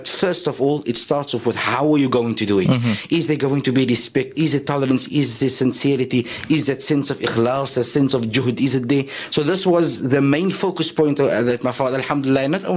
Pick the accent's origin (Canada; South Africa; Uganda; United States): South Africa; Cape Town, Western Cape; I was born in the area of Colorado Park in Mitchell's Plain.